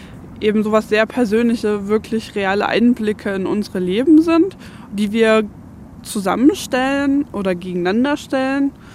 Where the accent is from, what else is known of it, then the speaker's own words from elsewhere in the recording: Leipzig, Saxony, Germany; also born or lived in Heilbronn, Germany / California, United States / Florida, United States; Und aufgewachsen bin ich in so eine Mischung aus Leipzig, Deutschland und den Staaten in Kalifornien und in Florida.